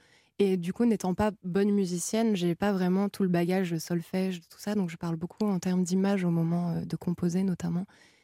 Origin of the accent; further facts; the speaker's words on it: Cannes, Provence-Alpes-Côte d'Azur, France; born there; Je suis née à Cannes, dans le sud-est de la France.